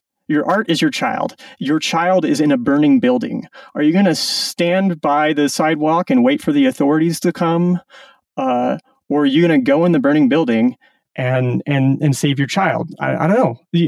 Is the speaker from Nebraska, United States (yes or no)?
yes; Omaha, Nebraska, United States; I grew up in Omaha, Nebraska. So kind of a suburban upbringing, actually at the end of a 1/8 mile long dead end street on top of a hill.